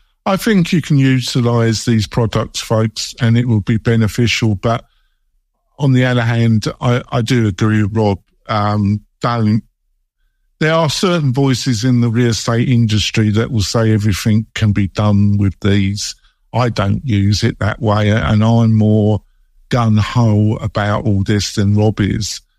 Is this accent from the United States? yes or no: no; England, United Kingdom; I've got a double impediment. I'm English and dyslexic.